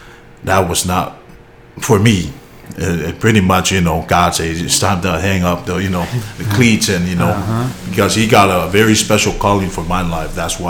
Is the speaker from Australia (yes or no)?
no; American Samoa; also born or lived in Seattle; now in Sequim, United States; When my wife is from here, so I'm born and raised in American Samoa. Between Hawaii and New Zealand.